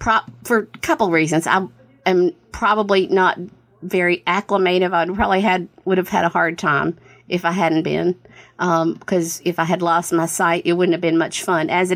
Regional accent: Newport, Tennessee, United States; born there; Well, I was born in Newport, Tennessee, which is a little town there.

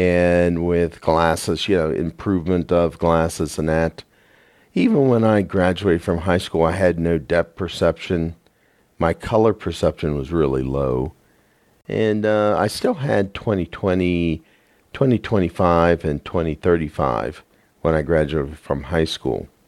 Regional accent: Lexington, Kentucky, United States; also born or lived in East Liverpool, Ohio; And then, of course, at the time, my dad was working down in Lexington, Kentucky. So we stayed down there up until about 196

